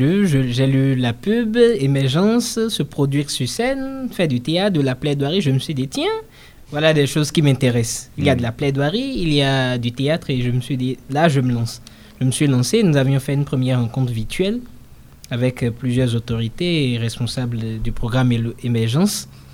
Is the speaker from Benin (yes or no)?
yes; Benin; moved away as an adult; now in Grenoble, France; je viens du Bénin. Je suis arrivé à Grenoble en septembre 2020.